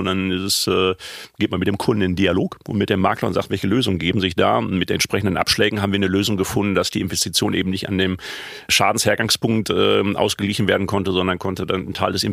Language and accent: German; Balve, North Rhine-Westphalia, Germany; ich komme aus Balve, da ist genau dieses passiert.